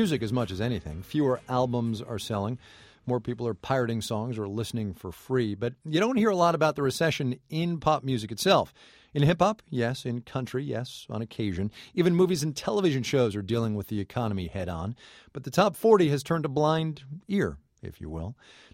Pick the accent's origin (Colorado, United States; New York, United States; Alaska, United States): New York, United States; I'm from the Empire State.